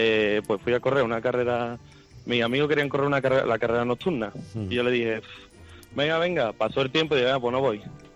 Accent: Seville, Andalusia, Spain; como yo soy de Sevilla, estoy aquí en la maratón de Sevilla

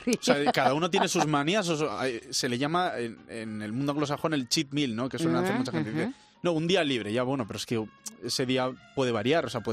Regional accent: Bilbao, Basque Country, Spain; De Bilbao.

